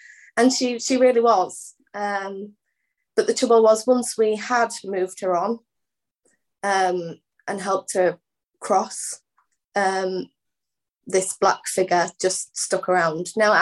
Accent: Bradford, Yorkshire and the Humber, United Kingdom; when I was about, I'd say 10, I moved to a different side of the country. I moved from Bradford to East Yorkshire, right on the coast

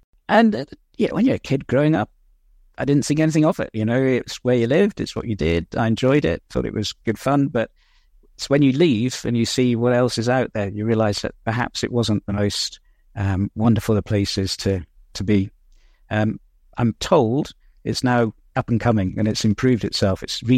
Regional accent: England, United Kingdom; So that's why I was brought up in England rather than in Scotland.

